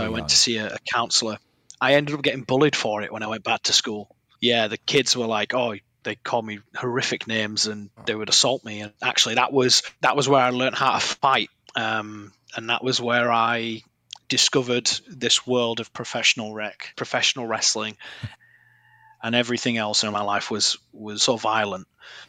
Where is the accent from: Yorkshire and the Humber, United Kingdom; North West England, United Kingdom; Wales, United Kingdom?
Yorkshire and the Humber, United Kingdom; Keighley; So I grew up in a council estate, which is kind of like a really poor area of Keighley, which is like a town just outside of the city of Bradford in the UK.